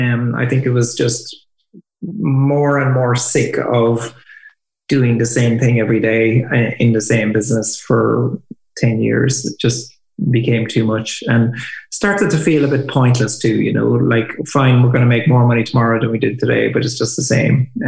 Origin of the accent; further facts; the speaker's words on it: Ireland; We're becoming really dangerous, actually, in a good way. As Irish people.